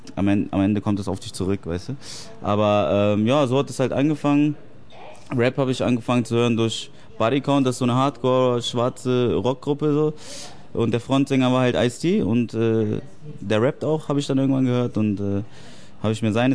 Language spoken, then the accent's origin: German; Japan; Also ich komme ja aus Japan